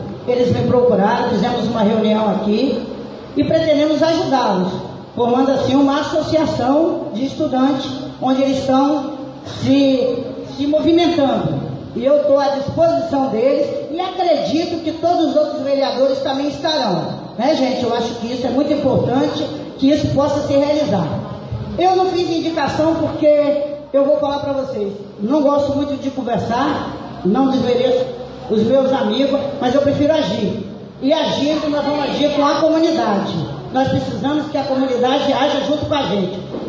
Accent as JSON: {"language": "Portuguese", "town": "Conceição da Barra", "region": "Espírito Santo", "country": "Brazil", "said": "sou de Conceição da Barra"}